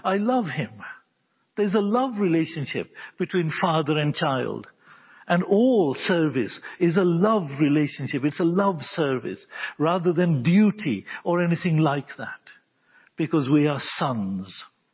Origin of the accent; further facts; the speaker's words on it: United States; born there; My father was a European. He'd moved to America and I was born in America, but he was a Scandinavian.